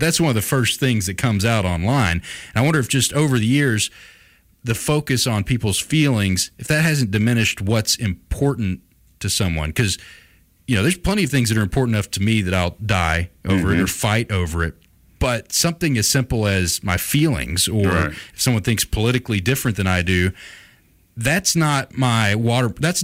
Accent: Grove Hill, Alabama, United States; growing up in Grove Hill, Alabama, with very little cell signal at my house.

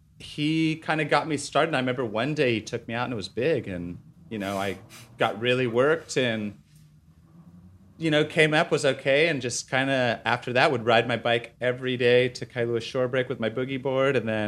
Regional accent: Hong Kong; also born or lived in England; now in Hawaii, United States; I grew up in Hong Kong and England and then moved to Hawaii later.

